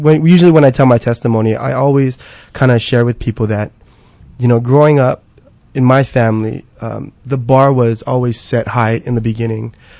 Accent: Kailua, Hawaii, United States; Originally from Kailua, been there for most of my life growing up prior to moving into town into my later adult years.

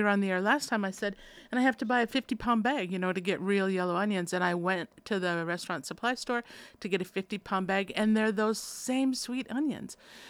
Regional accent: Minnesota, United States; I'm from Minnesota, and that's a big deal there.

